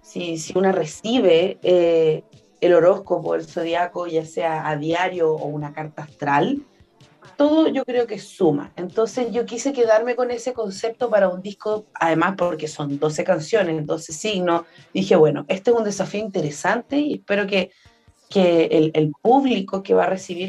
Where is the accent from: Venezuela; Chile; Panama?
Chile; Machalí, O'Higgins; también de Machalí, que es de donde yo vengo.